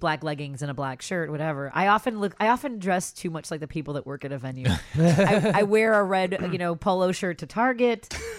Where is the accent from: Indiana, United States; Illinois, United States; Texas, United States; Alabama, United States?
Illinois, United States; Chicago; first language es; English is a second language; I'm a Chicagoan, so I end many of my sentences with prepositions. And I am also the daughter of an immigrant. My mother's from Mexico, so I don't always commit to the correct pronunciation of many words because I learned Spanish first and then English